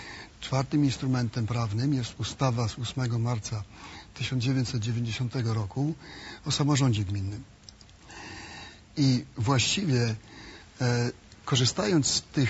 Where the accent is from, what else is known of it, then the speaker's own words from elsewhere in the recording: Platerówka, Lower Silesian Voivodeship, Poland; Ja pochodzę z gminy Platerówka na Dolnym Śląsku